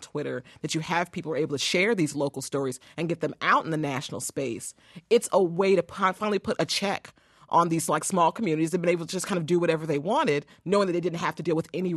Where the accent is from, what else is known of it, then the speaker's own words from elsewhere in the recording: St. Louis, Missouri, United States; Growing up in St. Louis, I can think about four or five instances where I knew of black kids who found themselves, you know, dead under unusual circumstances